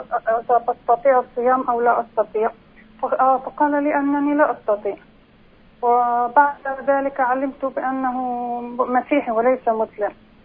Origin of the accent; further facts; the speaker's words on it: Jerusalem, Palestine; وكنت بشتغل بالشمال، أنا حاليا من القدس وبشتغل بالشمال وقتها